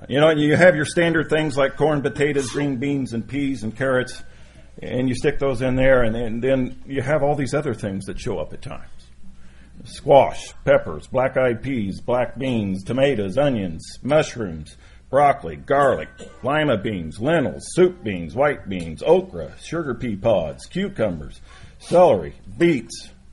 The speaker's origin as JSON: {"language": "English", "town": "Indianapolis", "region": "Indiana", "country": "United States", "said": "I'm from the Indianapolis area."}